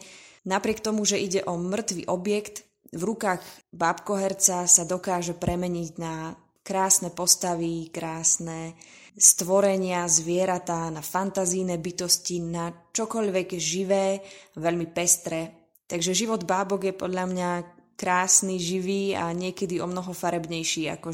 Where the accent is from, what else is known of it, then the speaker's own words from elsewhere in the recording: Banská Bystrica, Banská Bystrica Region, Slovakia; Keďže som vyrastala v Banskej Bystrici, tak som do tohto divadla chodila ešte ako dieťa s mojimi rodičmi